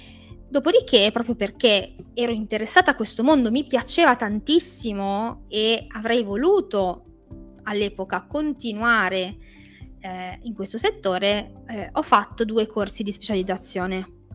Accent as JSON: {"language": "Italian", "town": "Genoa", "region": "Liguria", "country": "Italy", "said": "che io ho studiato a Genova, sono di Genova, ho studiato a Genova"}